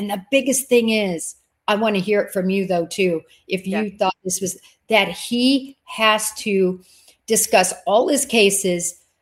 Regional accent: Valley Center, Kansas, United States; I grew up in Valley Center.

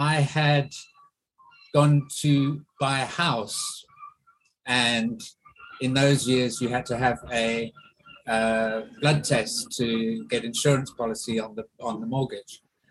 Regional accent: England, United Kingdom; also born or lived in South Africa; now in Brighton, United Kingdom; I'm English, but I've only lived in Brighton now for the past 3.5 years.

